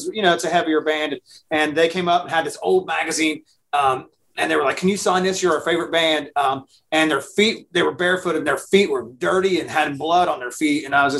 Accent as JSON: {"language": "English", "region": "West Virginia", "country": "United States", "tie": "born or raised there", "said": "It's in my hometown. The place where they get married in the CVS. That's where my dad's from, in the hills of West Virginia."}